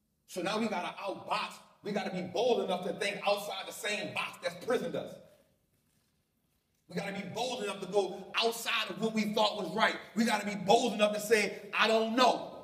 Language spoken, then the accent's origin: English; New Orleans, Louisiana, United States; So for me, I come from a place, born and raised in New Orleans.